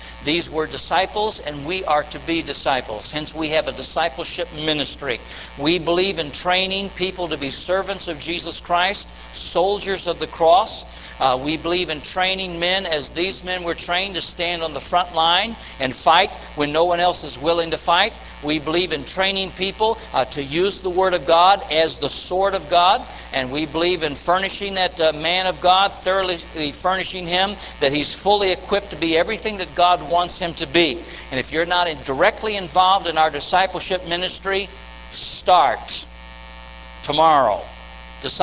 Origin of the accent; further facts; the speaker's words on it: Tennessee, United States; And I'm from Tennessee, gentlemen, so we're brothers, in case you didn't know.